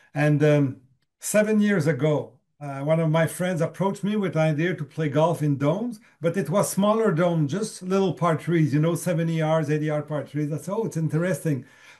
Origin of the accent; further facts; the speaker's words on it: Canada; I'm Canadian